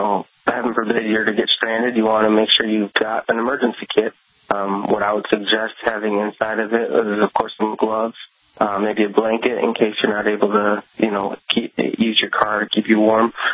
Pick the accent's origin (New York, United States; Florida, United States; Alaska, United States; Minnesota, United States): New York, United States; Buffalo; when I grew up living in Buffalo, for all my vehicles, I would always put a fresh coat of wax on it before winter season.